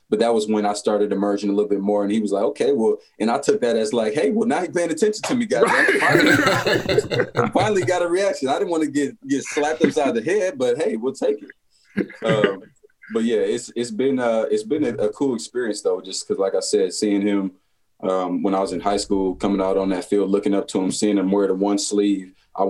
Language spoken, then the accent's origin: English; East Palo Alto, California, United States; I'm from East Palo Alto.